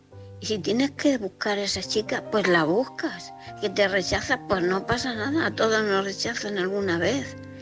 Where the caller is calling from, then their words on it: Murcia, Region of Murcia, Spain; de Murcia.